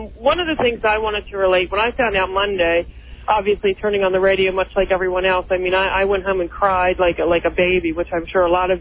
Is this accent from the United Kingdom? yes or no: no; Maryland, United States; I grew up in the Baltimore, D.C. area, so I've listened forever